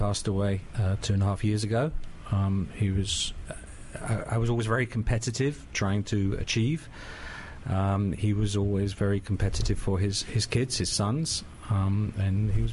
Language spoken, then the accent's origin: English; London, United Kingdom; moved away as an adult; now in United States; Originally from London, United Kingdom.